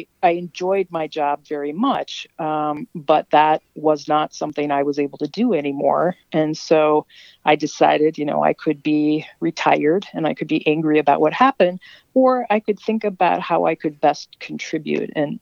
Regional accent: New Ulm, Minnesota, United States; I grew up in New Ulm, which is in southern Minnesota.

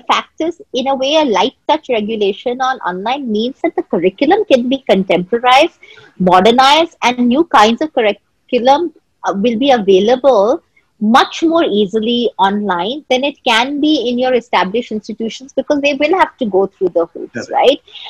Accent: Bihar, India; You know, I come from Bihar

